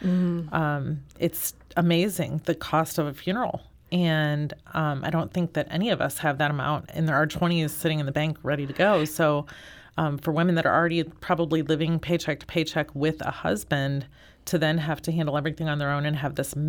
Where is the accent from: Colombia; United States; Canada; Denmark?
United States; St. Louis, Missouri; I have been born and raised in St. Louis.